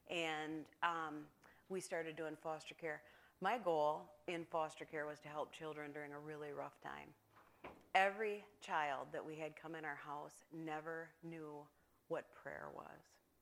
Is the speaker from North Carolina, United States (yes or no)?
no; Hamilton, Michigan, United States; I am from Hamilton.